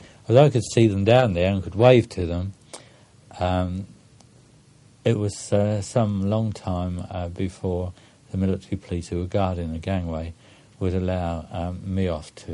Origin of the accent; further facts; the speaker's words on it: South East England, United Kingdom; quite a number of people, my friends, knew I came from the Isle of Wight